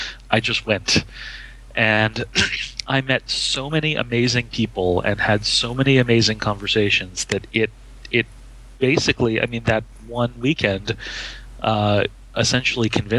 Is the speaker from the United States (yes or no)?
yes; Miami, Florida, United States; And part of the reason that I went is because I am from Miami originally, and I was going to the University of Miami at the time.